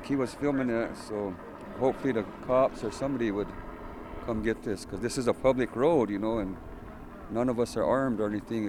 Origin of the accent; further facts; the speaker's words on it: Pine Ridge, South Dakota, United States; And like I know, I'm from Pine Ridge, and we have the Maniwachone water line